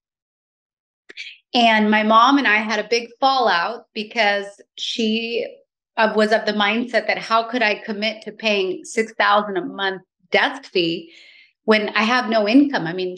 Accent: San Francisco, California, United States; I grew up in San Francisco, and when I became an adult and had my children, I moved out to the Peninsula. So both areas are considered my home.

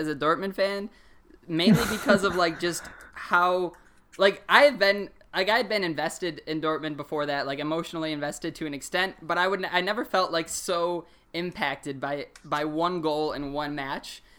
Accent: United States; growing up in America

